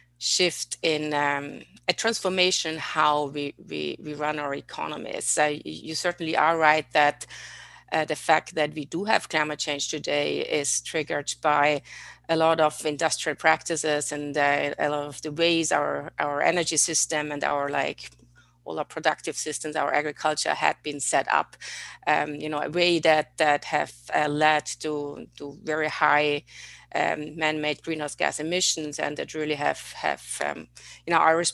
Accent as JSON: {"language": "English", "country": "Austria", "tie": "born or raised there", "second_language": "English", "said": "I grew up in Austria, as you maybe can hear, which is a very beautiful but small country"}